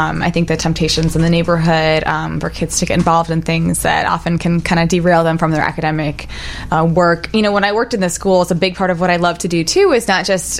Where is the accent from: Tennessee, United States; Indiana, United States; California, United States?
Indiana, United States; And I know for me, growing up as a kid, I grew up in Indiana, and even just kind of coming downtown Chicago opened my eyes to what's possible.